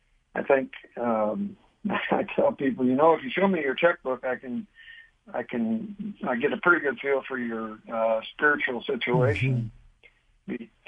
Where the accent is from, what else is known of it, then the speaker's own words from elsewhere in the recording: Indiana, United States; I grew up in Indiana.